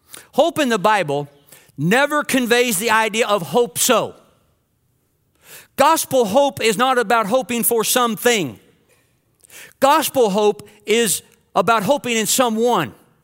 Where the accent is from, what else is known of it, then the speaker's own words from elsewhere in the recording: Kentucky, United States; I know where I grew up in Kentucky, my mom would can.